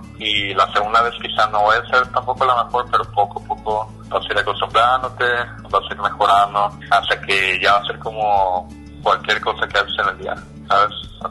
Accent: Puerto Vallarta, Jalisco, Mexico; also born or lived in San Francisco, Mexico; Así que yo en Puerto Vallarta viví 18 años, los primeros 18 años de mi vida.

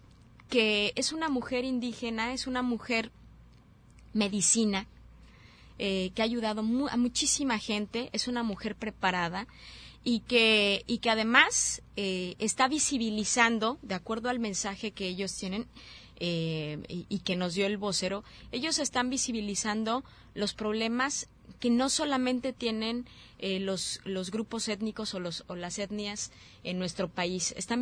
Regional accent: Mexico; los saberes ancestrales que nos han representado como mexicanos

